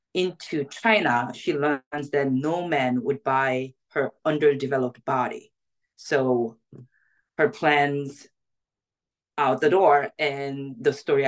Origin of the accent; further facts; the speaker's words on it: South Korea; I'm from South Korea. So I thought that I knew what North Korea was about.